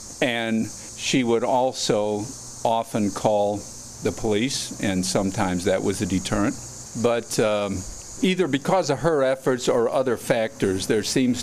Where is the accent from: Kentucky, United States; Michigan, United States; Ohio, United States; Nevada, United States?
Michigan, United States; Detroit; I'm from Detroit. Both my wife and I met and married in Detroit area.